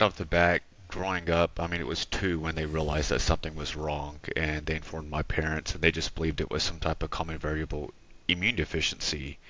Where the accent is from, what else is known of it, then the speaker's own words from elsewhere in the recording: Fort Worth, Texas, United States; I am from Fort Worth, Texas, currently live in Fort Worth as well.